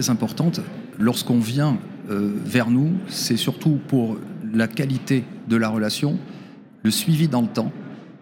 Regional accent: Bordeaux, Nouvelle-Aquitaine, France; Je suis originaire de Bordeaux, je suis né à Bordeaux, j'ai tout fait pour ne jamais en partir.

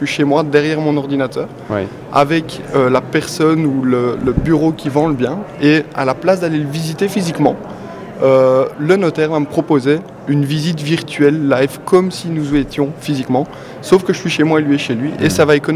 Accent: Belgium; accent: Belgian; On entend l'accent, et je suis fier de mon accent belge

